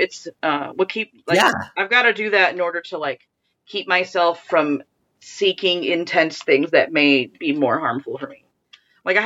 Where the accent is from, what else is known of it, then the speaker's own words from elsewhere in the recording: Illinois, United States; moved away; like when I came from Illinois, you would drive through the country and there'd be a little town here, a little town there.